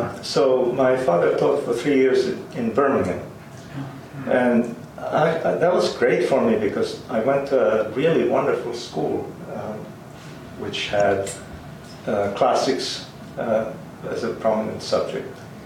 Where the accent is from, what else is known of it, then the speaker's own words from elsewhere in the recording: Finland; English is a second language; moved away; I had Swedish relatives, and Finnish was everywhere in school and on the street. Mm-hmm. And I learned English a little bit before coming, using a little book, English Through Pictures